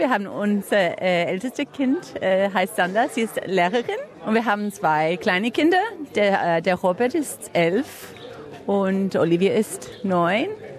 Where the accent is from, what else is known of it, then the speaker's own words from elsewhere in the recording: Australia; German is a second language; Ich bin Australierin